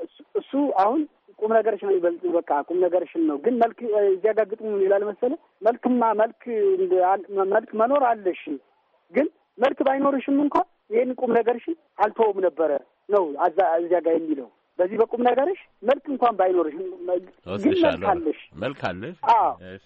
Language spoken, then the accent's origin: Amharic; Debre Markos, Amhara, Ethiopia; now in Addis Ababa, Ethiopia; እኔ ጎጃም የተወለድኩት ጎጃም ደብረ ማርቆስ አብማ የሚባል አካባቢ ነው ተወልጅ ያደግኩት